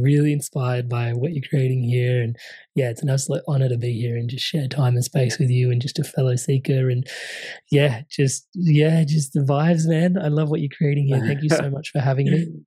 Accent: India; I'm Indian. Like we love all the herbs and spices.

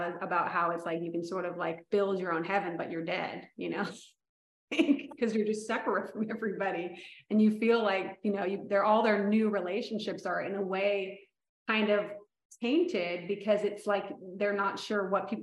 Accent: La Costa, California, United States; so I grew up riding in La Costa, and I actually, there was a barn across the street from my backyard

